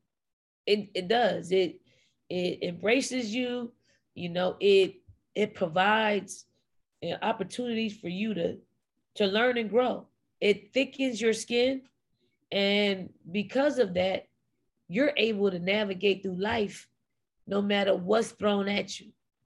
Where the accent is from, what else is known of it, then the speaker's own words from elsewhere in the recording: Philadelphia, Pennsylvania, United States; That's what we do when we're from Philly. You know, we take the good, the bad, the ugly of Philly, and that's who we are.